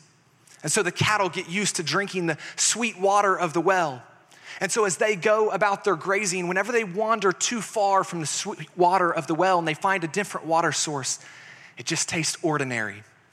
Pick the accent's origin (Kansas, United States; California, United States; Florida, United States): Kansas, United States; also born or lived in Texas; You know, I grew up in Kansas, and every Kansas farm has a fence. Before I moved here, I lived in Texas.